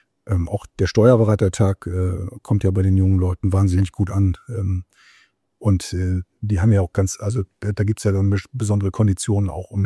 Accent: Parchim, Mecklenburg-Vorpommern, Germany; Ich komme ja tatsächlich ursprünglich aus Parchim, das ist im Mecklenburg-Vorpommern, also quasi im Osten unserer, also im Norden eigentlich, aber eben in der ehemaligen DDR. Und da bin ich ja quasi groß geworden.

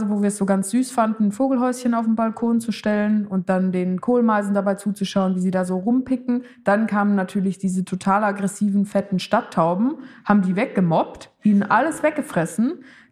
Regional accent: Switzerland; Für mich als Schweizerin

